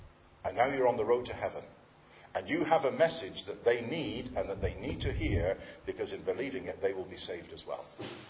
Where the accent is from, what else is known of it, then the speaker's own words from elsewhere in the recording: England, United Kingdom; also born or lived in Scotland; of course you know I'm an Englishman, but I've been a great blessing to the Scots by living there for 30 years.